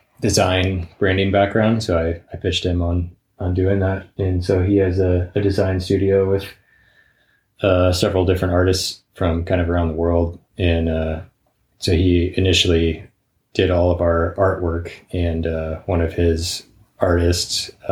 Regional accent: Santa Cruz, California, United States; being kind of born and raised in the Santa Cruz area, you know, the ocean's always been a close, you know, special thing to me.

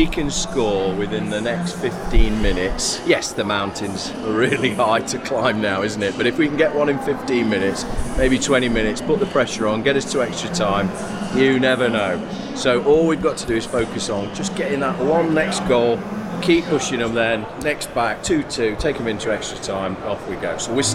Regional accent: Mansfield, East Midlands, United Kingdom; we're from Mansfield.

